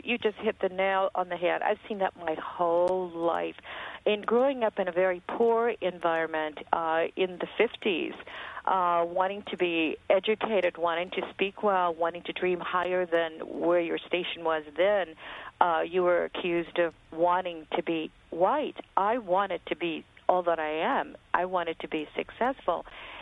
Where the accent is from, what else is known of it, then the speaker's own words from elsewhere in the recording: Indianapolis, Indiana, United States; I'm from Indianapolis, Indiana, which is somewhat progressive now, I guess, since it voted for Obama.